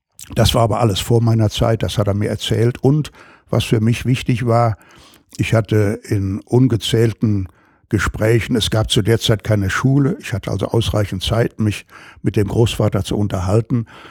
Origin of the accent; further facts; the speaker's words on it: Essen, North Rhine-Westphalia, Germany; Bin in Werden an der Ruhr, nicht weit vom Baldeneysee geboren. Bin in der Natur und wie Sie gerade schon sagten, in schwierigen Zeiten der Kriegs- und Nachkriegsjahre aufgewachsen.